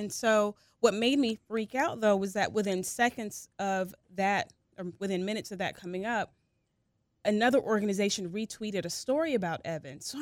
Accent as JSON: {"language": "English", "region": "Florida", "country": "United States", "said": "from Florida."}